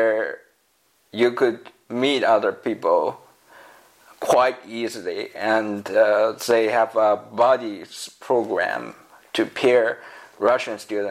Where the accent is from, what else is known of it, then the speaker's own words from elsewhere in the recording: China; That's what I learned to do when I grew up in China.